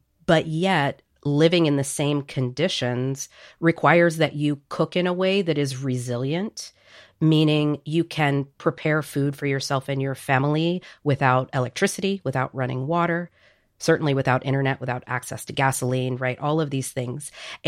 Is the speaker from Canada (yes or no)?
no; Puerto Rico; born there; You know, I was born in Puerto Rico and have always felt very tied to Puerto Rico.